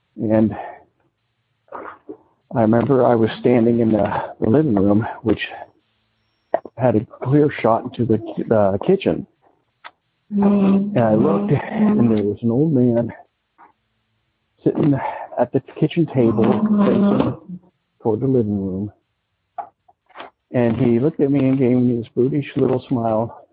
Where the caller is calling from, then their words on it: Cincinnati, Ohio, United States; I'm calling from Cincinnati, Ohio.